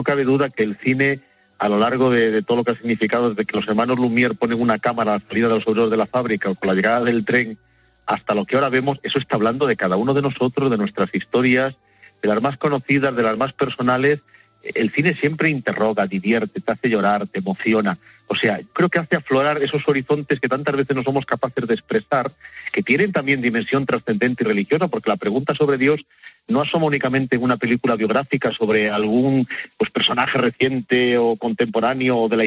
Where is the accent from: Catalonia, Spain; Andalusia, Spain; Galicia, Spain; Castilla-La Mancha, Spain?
Galicia, Spain; Ourense; yo soy natural de Ourense